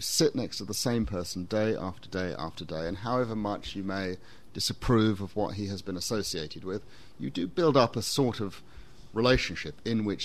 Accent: United Kingdom; And I come from the United Kingdom, which, of course, shares a very similar legal culture and a political tradition.

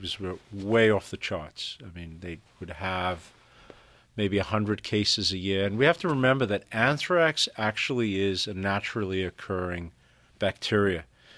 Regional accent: Zimbabwe

